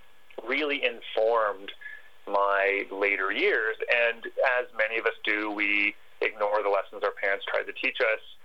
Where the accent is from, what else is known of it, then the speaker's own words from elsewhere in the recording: Ontario, Canada; So I grew up in my early childhood years in a very unconventional way. I'm Canadian. We lived in Ontario. But we lived in a 100-year-old original homestead, which was essentially a very small log cabin with no electricity and no running water.